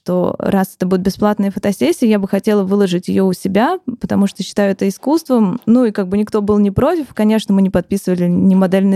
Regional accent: Vologda, Vologda Oblast, Russia; я сама из Вологды и 20 лет прожила там

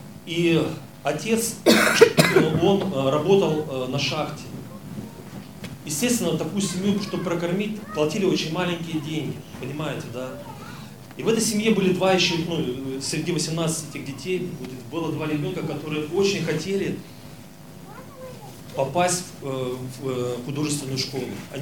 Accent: Starovarvarovka, Primorsky Krai, Russia; Я часто бывает так, что я вот еду к себе туда на родину, в деревню. Я сам родом из Анучинского района, село Староварваровка.

